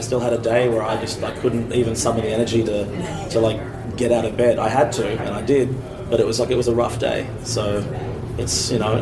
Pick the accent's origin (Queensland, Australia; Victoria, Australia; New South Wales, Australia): New South Wales, Australia; I grew up in a village of 50 in northern New South Wales, up in the mountains. So it's green. We get snow in the winter. My family is 15 of them, so it wasn't a really exciting place to grow up, but it's beautiful. I go back once a year when I can.